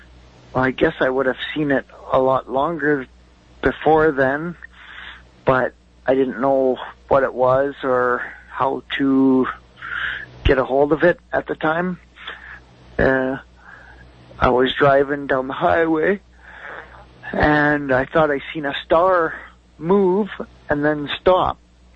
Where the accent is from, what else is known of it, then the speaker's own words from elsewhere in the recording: Fort Frances, Ontario, Canada; I'm from Fort Frances, Ontario.